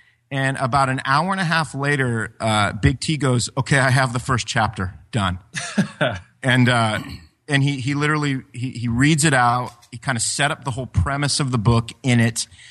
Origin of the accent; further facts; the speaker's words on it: Ashland, Ohio, United States; in like a little coffee shop here in my hometown of Ashland, Ohio.